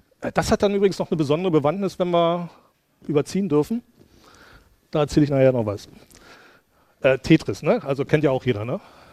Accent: Brandenburg an der Havel, Brandenburg, Germany; Brandenburg ist groß. Ich komme direkt aus der Stadt Brandenburg.

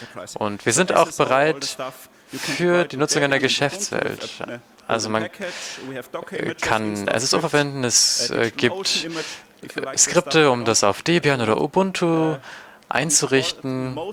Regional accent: Austria; ich komme aus Österreich

